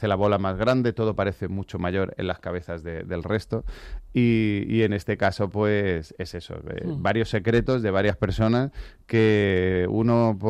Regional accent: Málaga, Andalusia, Spain; accent: Andalusian; las hago con gente de Málaga y las hacemos en andaluz, digamos, o sea, con nuestro acento, pues estoy como más acentoso.

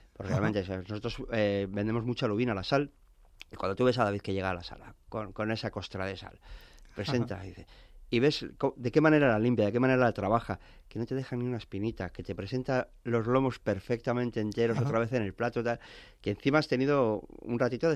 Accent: Madrid, Community of Madrid, Spain; yo soy madrileño.

